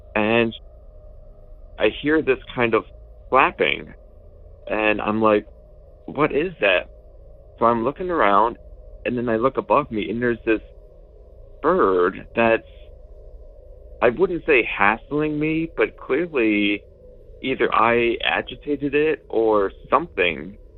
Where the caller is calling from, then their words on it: Cincinnati, Ohio, United States; I am calling from Cincinnati, Ohio